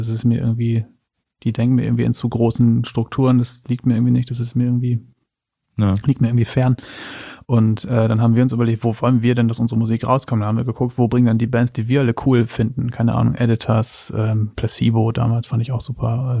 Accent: Flachsmeer, Lower Saxony, Germany; Ich bin ja in Flachsmeer aufgewachsen, was zwischen Leer und Papenburg liegt und so.

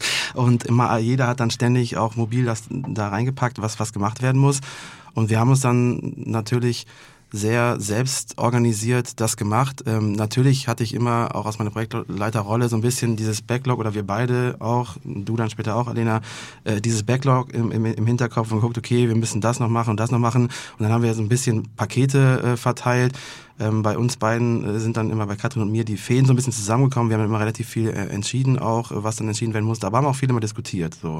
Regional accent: Remagen, Rhineland-Palatinate, Germany; ich bin Rheinländer. Im Herzen und auch wirklich. Also ich komme aus dem kleinen Städtchen Remagen, bin da relativ schnell hingezogen, also habe dann da über 20 Jahre gewohnt.

